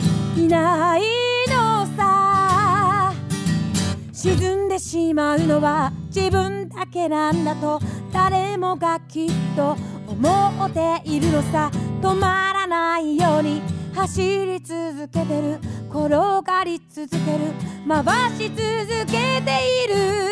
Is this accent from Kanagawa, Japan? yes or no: yes; Isehara, Kanagawa, Japan; born there; 神奈川県の伊勢原市という山のふもとに生まれました。